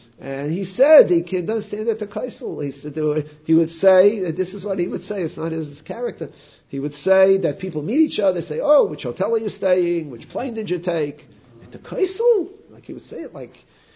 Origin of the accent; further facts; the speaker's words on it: Brooklyn, New York, United States; When we grew up in Borough Park, most shuls smelled from herring.